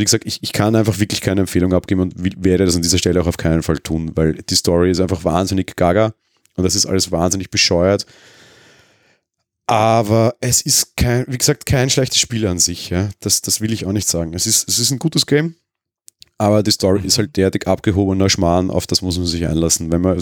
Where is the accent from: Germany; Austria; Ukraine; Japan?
Austria; Also ich meine, okay, ich bin aus Österreich